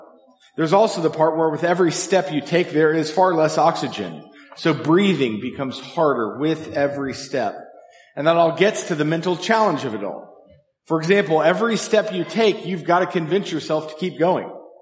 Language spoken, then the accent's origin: English; Colorado, United States; climbed Mount Princeton twice, once in January, Pikes Peak once, and also Mount Democrat, all in my home state of Colorado.